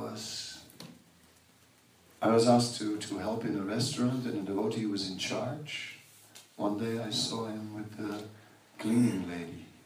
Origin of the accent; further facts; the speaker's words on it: Netherlands; I'm from Holland, you know, I don't speak your language.